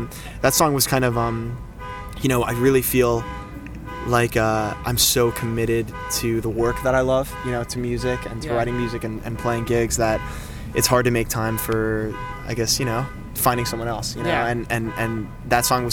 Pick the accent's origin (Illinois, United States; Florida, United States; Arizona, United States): Florida, United States; We're all from the East Coast. I'm from Florida.